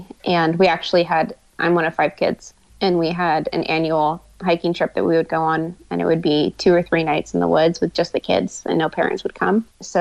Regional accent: Alaska, United States; I want to start a big Gran Fondo up near Denali and or in my hometown, because I just think it's so beautiful. And if you're the kind of person that loves biking in the outdoors, I think you're the kind of person that would love Alaska

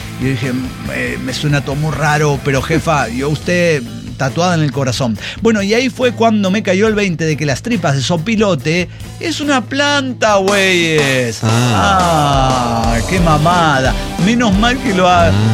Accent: Sinaloa, Mexico; Yo, a ver, soy sinaloense

